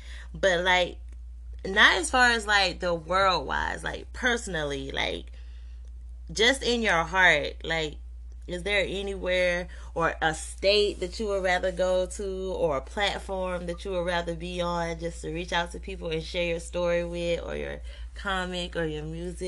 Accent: Georgia, United States; I'm from Georgia too, by the way, so I'm not too far from you.

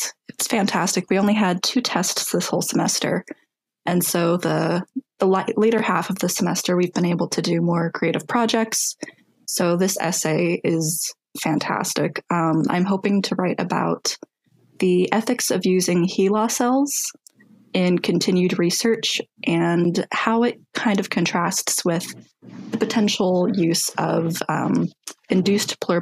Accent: Parker, Colorado, United States; So I'm from Parker, Colorado. It's I'm about 30 minutes south of Denver.

